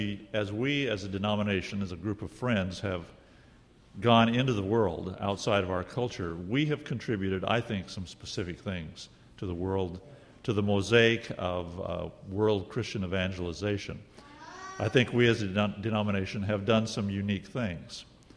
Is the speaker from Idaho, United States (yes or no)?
yes; Idaho, United States; And Iowa and Idaho sounded sort of alike, and I grew up in Idaho, and people in the East Coast would say, "Oh, Iowa?" And I said, "No, Idaho."